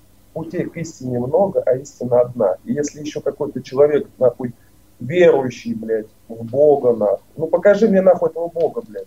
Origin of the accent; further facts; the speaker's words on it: Vladimir Oblast, Russia; born there; я родился в Владимирской области, да, это факт.